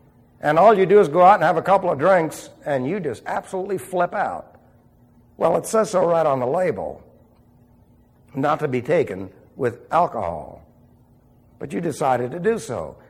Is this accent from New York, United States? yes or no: yes; New York City, New York, United States; Look, I was raised in New York City.